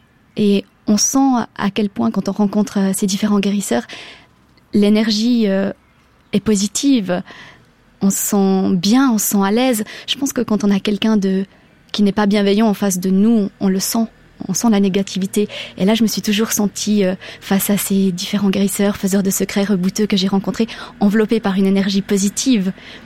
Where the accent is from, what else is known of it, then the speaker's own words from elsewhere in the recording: Bern, Switzerland; J'ai grandi ici, dans le Jura bernois, sur le plateau de Diesse